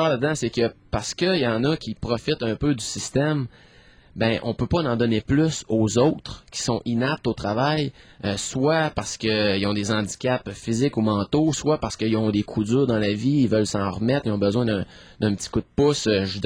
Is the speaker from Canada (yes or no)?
yes; Quebec City, Quebec, Canada; je suis de Limoilou, hein, puis j'habite encore dans Limoilou